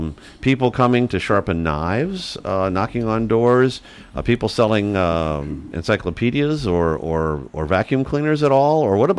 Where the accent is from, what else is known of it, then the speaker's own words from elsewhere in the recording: Detroit, Michigan, United States; In the 1950s, when I grew up in Detroit